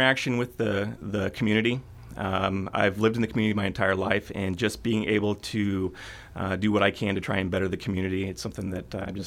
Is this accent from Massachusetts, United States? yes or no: no; Tri City, Oregon, United States; So I'm originally from Southern Douglas County. I actually grew up in Tri-City, graduated from South Umpqua High School.